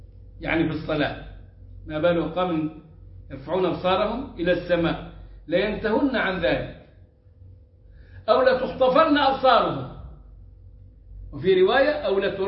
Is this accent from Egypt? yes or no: yes; Upper Egypt, Egypt; وعندنا في الصعيد وفي السودان